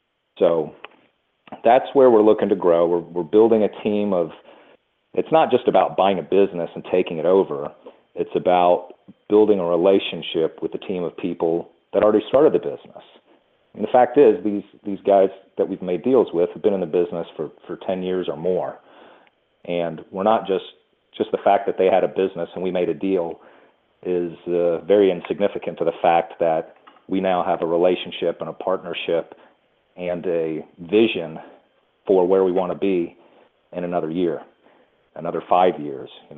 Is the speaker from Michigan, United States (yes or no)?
no; Louisiana, United States; I grew up in Louisiana. It's a very, very much the Bible Belt